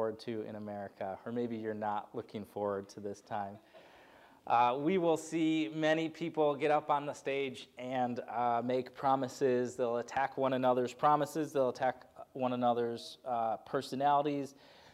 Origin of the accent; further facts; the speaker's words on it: Detroit, Michigan, United States; And before that, we were in Chicago for a little while at school, and I grew up in Detroit.